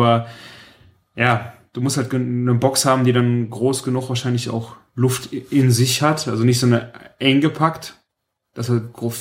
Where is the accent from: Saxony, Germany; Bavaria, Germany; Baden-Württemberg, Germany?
Baden-Württemberg, Germany